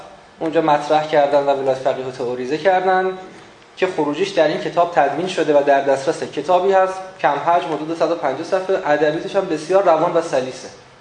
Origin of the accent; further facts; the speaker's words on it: Iran; حالا فارغ از اینکه خود ما ایرانی هستیم